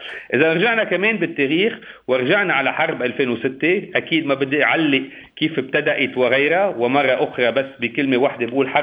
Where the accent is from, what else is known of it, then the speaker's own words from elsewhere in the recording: Lebanon; كلبناني مقيم، كلبناني مستثمر، كشاب لبناني قرب يرجع لبنان، يرجع يعمر مستقبله ومستقبل أولاده بهالبلد